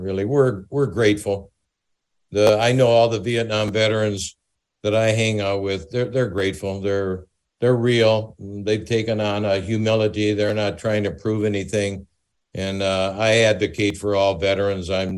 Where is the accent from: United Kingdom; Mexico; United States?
United States; Sheboygan, Wisconsin; I mean, I'm a kid from Sheboygan